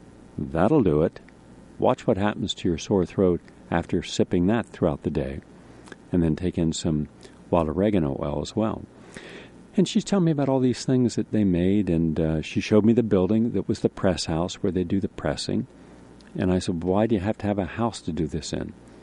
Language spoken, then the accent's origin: English; West Virginia, United States; she reminded me of the people I grew up with in West Virginia, just very humble, very positive.